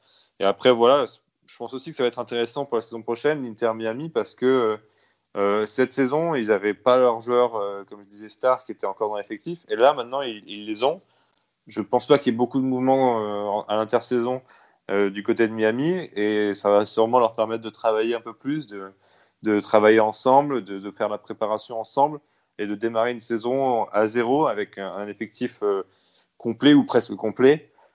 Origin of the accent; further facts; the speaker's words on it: France; Je pense, en tant que Français